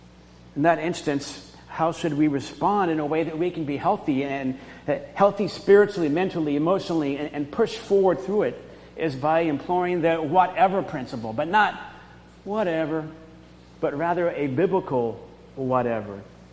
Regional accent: Florida, United States; I grew up in Florida, and we were fishing

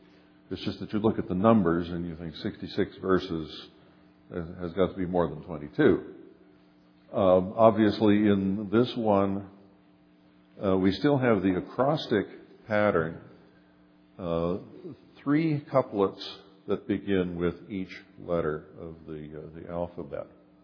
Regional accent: United States; I am an American. You know, I don't think anybody ever thinks that I speak for all Americans when I say

